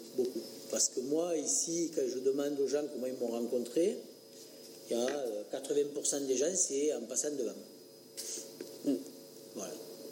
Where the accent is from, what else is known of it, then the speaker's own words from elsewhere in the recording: Clermont-l'Hérault, Occitanie, France; puisque j'étais de Clermont-Hérault.